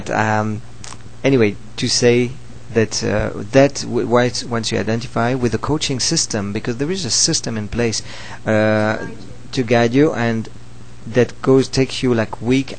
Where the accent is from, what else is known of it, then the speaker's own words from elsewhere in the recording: Switzerland; also born or lived in France; but originally I'm from Switzerland. I'm born in Switzerland, and I lived in France and Switzerland at the same time. Actually, I live all over Europe.